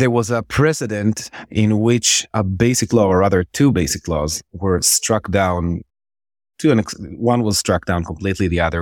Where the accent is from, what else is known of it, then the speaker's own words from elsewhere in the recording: Israel; also born or lived in Jerusalem; I'm born and raised Israeli. I was born in Jerusalem and I grew up in Israel. I went to school in Israel. I did my bachelor's degree in Israel after I finished 3 years in the military, having served on the border of Gaza for 2 years.